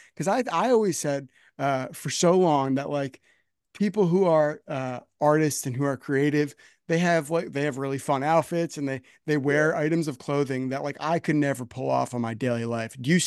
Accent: New Jersey, United States; Like I said, I'm from New Jersey, right?

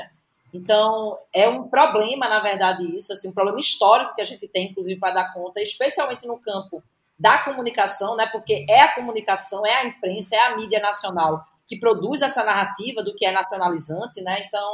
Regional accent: Northeast Region, Brazil; Eu acho que não apenas porque a gente é do Nordeste e aqui tem um histórico

